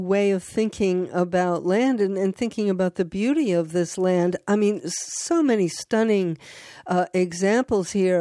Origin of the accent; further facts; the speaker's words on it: Paterson, New Jersey, United States; including the city in which I grew up in Paterson, New Jersey.